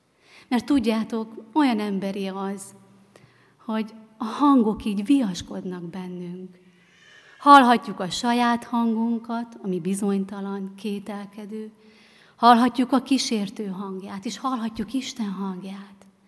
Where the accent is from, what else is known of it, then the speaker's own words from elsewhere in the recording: Miskolc, Borsod-Abaúj-Zemplén, Hungary; és ugye mi Miskolcról jöttünk